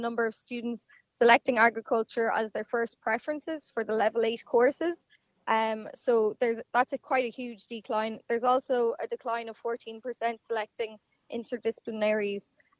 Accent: Dublin, Leinster, Ireland; I'm from Dublin, I'm not from a direct farm

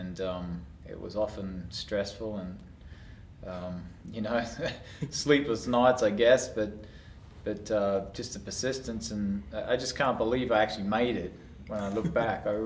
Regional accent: Toowoomba, Queensland, Australia; that was the way I was brought up in Toowoomba.

